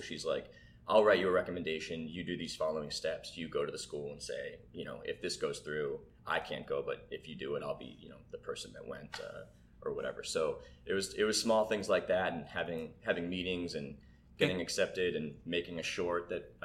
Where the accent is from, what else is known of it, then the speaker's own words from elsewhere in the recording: Boston, Massachusetts, United States; So I grew up outside of Boston.